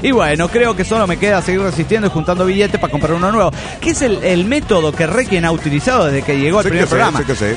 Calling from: Tijuana, Baja California, Mexico; de Tijuana.

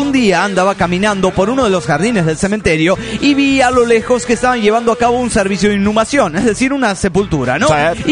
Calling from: Guayaquil, Guayas, Ecuador; de Guayaquil, Ecuador.

